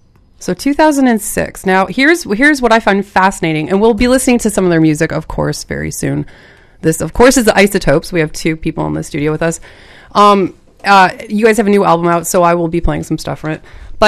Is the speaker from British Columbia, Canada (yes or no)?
yes; Vancouver, British Columbia, Canada; I'm from East Van too, but I'm like far East Van, like East 27th and like Rupert area.